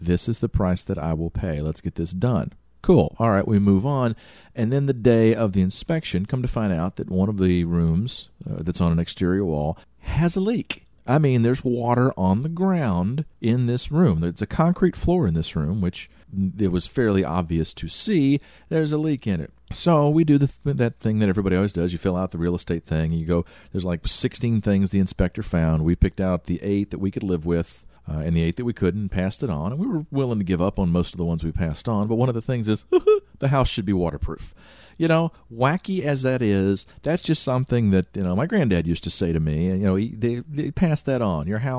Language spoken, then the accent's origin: English; Louisiana, United States; born there; I was born in Louisiana, which means there are only certain states in the union that I get to make fun of.